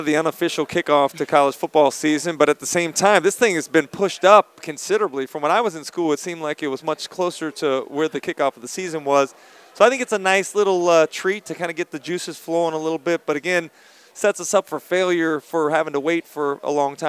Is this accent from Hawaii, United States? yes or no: no; Gainesville, Florida, United States; when I was a kid growing up in Gainesville, when I was a player at Florida, that was a big rivalry.